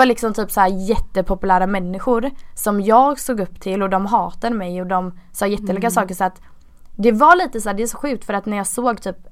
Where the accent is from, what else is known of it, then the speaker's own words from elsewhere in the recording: Gothenburg, Västra Götaland County, Sweden; jag växte upp i förorten så jag är uppvuxen i Kortrala, ligger vi precis vid Bergsjön i Göteborg.